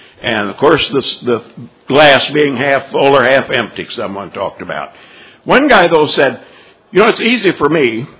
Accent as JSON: {"language": "English", "town": "Saint Thomas", "country": "U.S. Virgin Islands", "said": "I'm an alcoholic from St. Thomas, Virgin Islands, District 14."}